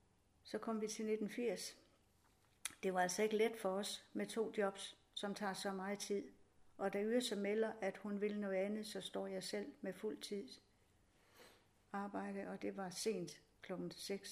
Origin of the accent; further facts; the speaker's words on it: Esbjerg, Region of Southern Denmark, Denmark; born there; september i 1949. Jeg er født på Gamle By Strandvej 37 i Esbjerg Ø.